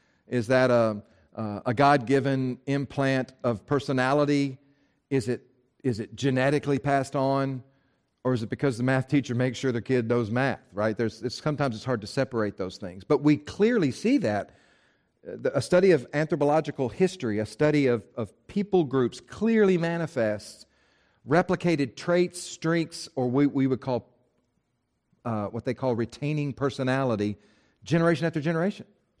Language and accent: English; Bible Belt, United States; You know, I grew up here in the Bible Belt.